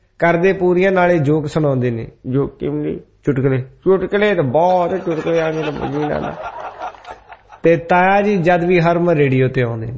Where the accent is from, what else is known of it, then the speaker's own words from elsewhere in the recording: Giddarpindi, Punjab, India; ਮੇਰਾ ਪਿੰਡ ਹੈਗਾ ਗਿੱਦੜ ਪਿੰਡੀ, ਗਿੱਦੜ ਪਿੰਡੀ ਦਾ ਲਾਗੇ